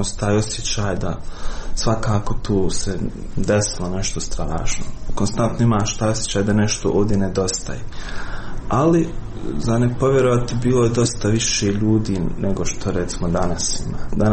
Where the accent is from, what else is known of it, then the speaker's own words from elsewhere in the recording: Srebrenica, Republika Srpska, Bosnia & Herzegovina; born there; iako sam rođen u Srebrenici 94. Nemam sjećanja zapravo na tu ratnu ili privratnu Srebrenicu.